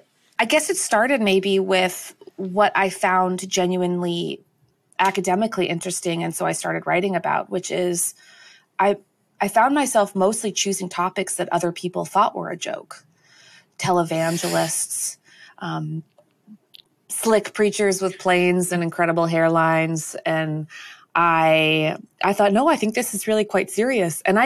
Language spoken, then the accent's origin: English; Canada; The truth is, as a Canadian, I thought he was a real person.